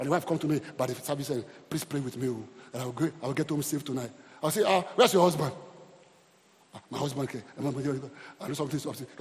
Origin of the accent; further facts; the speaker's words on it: Nigeria; Because I'm Nigerian.